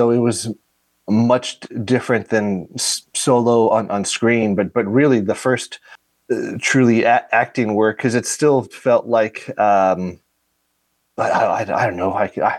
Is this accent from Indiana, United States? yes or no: yes; La Porte, Indiana, United States; So, yeah, I was born in La Porte, Indiana, and I went to New Prairie High School.